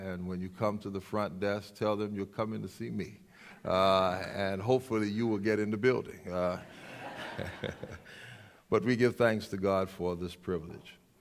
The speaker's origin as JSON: {"language": "English", "region": "South Carolina", "country": "United States", "tie": "born or raised there", "said": "Growing up in South Carolina, my mother was a school teacher."}